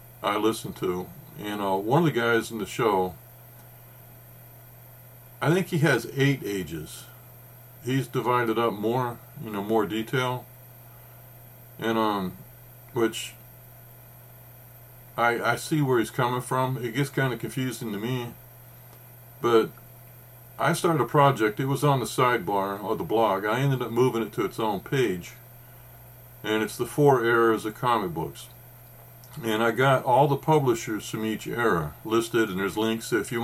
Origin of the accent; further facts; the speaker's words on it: Bible Belt, United States; growing up in the Bible Belt and you're, you're not even a teenager yet